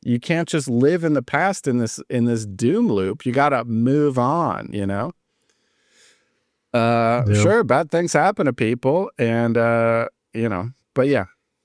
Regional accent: United States; I was like, okay, like, yeah, she's from France. I'm from America. You're from Germany.

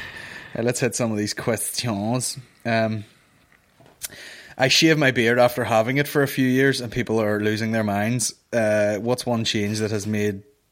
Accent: Tyrone, Northern Ireland, United Kingdom; now in Indianapolis, United States; I'm from Tyrone, obviously. I listen to you and Mickey on about there's no place like Tyrone.

